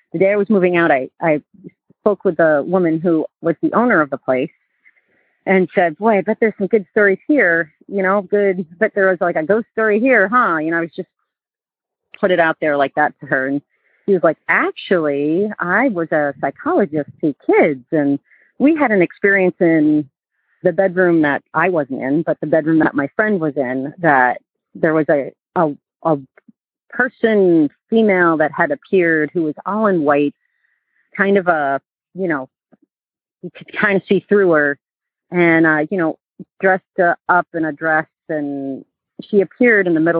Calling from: Burlington, Vermont, United States; I'm calling from Burlington, Vermont.

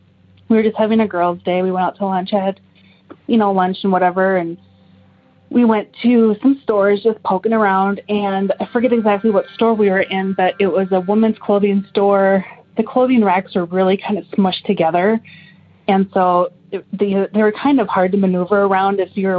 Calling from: Minnesota, United States; I'm calling from Minnesota and I'm a newer listener.

